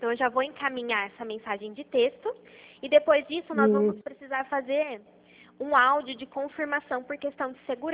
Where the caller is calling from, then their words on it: Americana, São Paulo, Brazil; Eu sou aqui de Americana, fico na rua 7 de setembro.